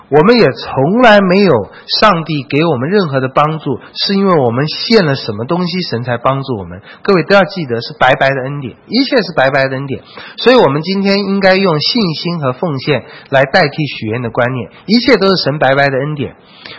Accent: China; 这是我们中国人讲法哈

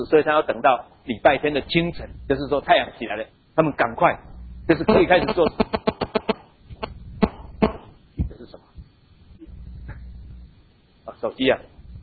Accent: Taiwan; 我不晓得你们，我们台湾人算什么时候开始算一天？

